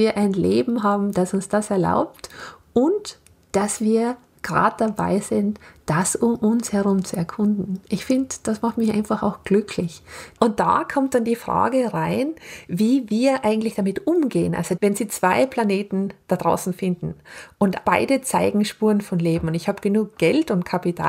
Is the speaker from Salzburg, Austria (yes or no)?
yes; Kuchl, Salzburg, Austria; ich bin aus Kuchl, einem kleinen Ort in Salzburg